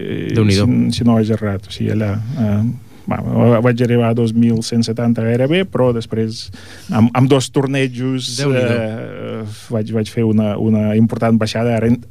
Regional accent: Ukraine; Catalan is a second language; moved away as an adult; now in Spain; vaig néixer a Ucraïna, vaig viure allà 30 anys, vaig fer la carrera de matemàtiques allà a la universitat

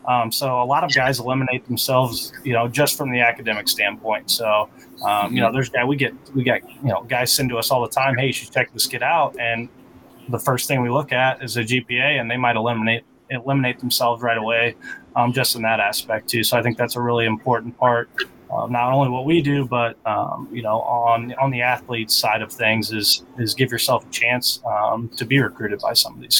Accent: Illinois, United States; But then I'm from Central Illinois, and I'm pretty confident that Central Illinois has a really good baseball.

